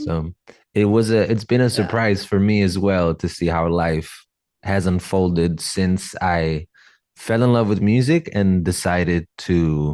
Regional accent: Rome, Lazio, Italy; And I was raised in the church in Italy, in Rome. I was born and raised in Rome.

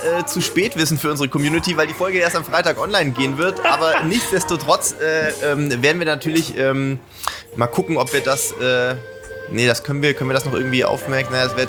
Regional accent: Sindelfingen, Baden-Württemberg, Germany; zumindest als Sindelfinger grob in der ähnlichen Ecke zumindest mal groß geworden.

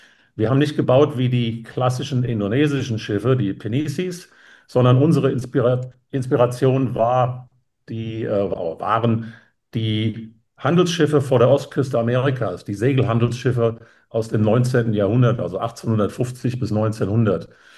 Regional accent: Frankfurt, Hesse, Germany; Ich komme eigentlich aus der Frankfurter Gegend, also Frankfurt am Main.

